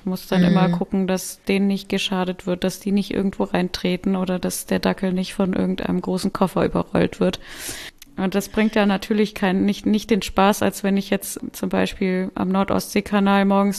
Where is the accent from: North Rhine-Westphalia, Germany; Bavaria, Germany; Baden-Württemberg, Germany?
North Rhine-Westphalia, Germany; Solingen; born there; Aber ich bin geboren in Solingen, das ist die Stadt der Messer.